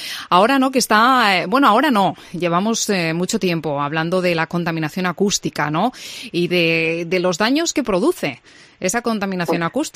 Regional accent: Salamanca, Castile and León, Spain; ¿Somos los salmantinos muy, muy ruidosos?

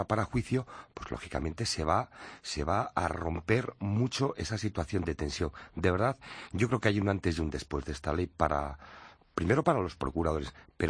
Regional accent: Community of Madrid, Spain; Al final somos madrileños y nos debemos a nuestro ayuntamiento y a nuestra comunidad.

